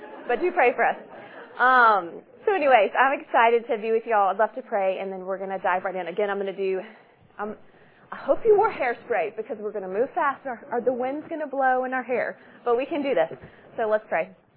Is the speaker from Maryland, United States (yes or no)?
no; Birmingham, Alabama, United States; also born or lived in Florida; I grew up here in Birmingham. Spent a little stint in Florida, our family did, and we moved back